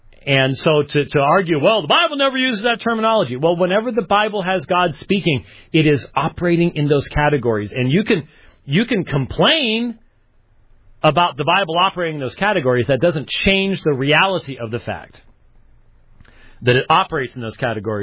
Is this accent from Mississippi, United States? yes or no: no; Minneapolis, Minnesota, United States; born there; Because I was born in the Minneapolis area, and I've always been able to figure out the difference between Minneapolis and Istanbul.